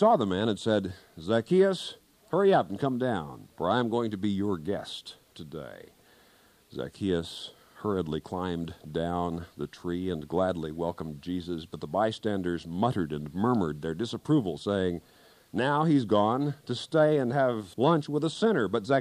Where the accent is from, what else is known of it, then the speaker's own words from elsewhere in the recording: Kansas, United States; In one little town in the southwestern corner of my home state of Kansas, there was a fellow everybody called Old Bill.